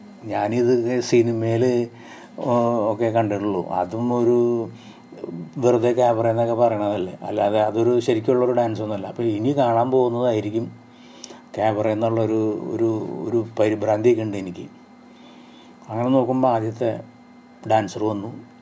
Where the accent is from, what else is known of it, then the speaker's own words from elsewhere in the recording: Thrissur, Kerala, India; അയാൾ എന്നോട് ചോദിച്ചു എവിടെ നിന്നാണ്. ഞാൻ പറഞ്ഞു തൃശ്ശൂരിൽ നിന്നാണ്.